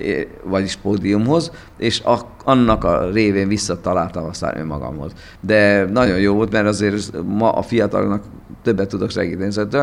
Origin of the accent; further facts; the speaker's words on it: Debrecen, Hajdú-Bihar, Hungary; Én Debrecen voltam a legboldogabb 5 és 12 éves korom közt, ha bár itt születtem